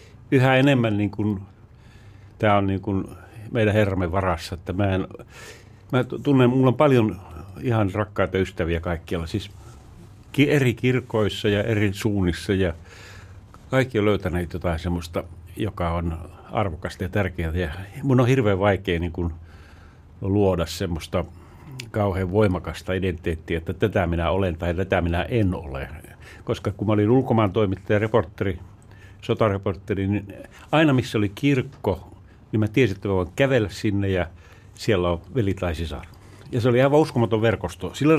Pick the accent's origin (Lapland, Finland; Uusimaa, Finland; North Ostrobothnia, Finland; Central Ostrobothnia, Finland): Lapland, Finland; Rovaniemi; minä olen Rovaniemeltä tullut ja se on osa mun identiteettiä edelleenkin, että mä menen sinne lomilla ja muuta. Ja siellä oli tuota seurakuntanuoret ja kansanraamattoseuran nuoret semmoinen piiri, jossa mä kasvoin